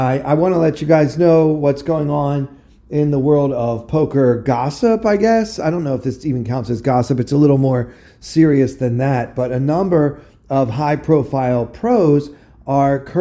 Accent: Maryland, United States; now in New York City, United States; back in New York City after a brief but fun visit to my home state of Maryland, where I was visiting family for Easter.

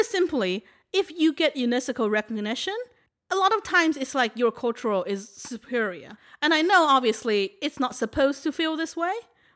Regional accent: China; English is a second language; I'm from China

